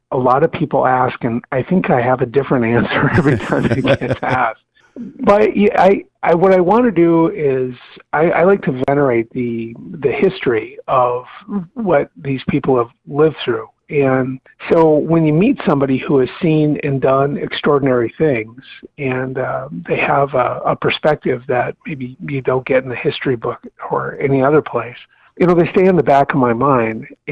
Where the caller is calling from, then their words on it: Sioux Falls, South Dakota, United States; Well, I'm looking here from Sioux Falls, and I get to look out to the west, Pier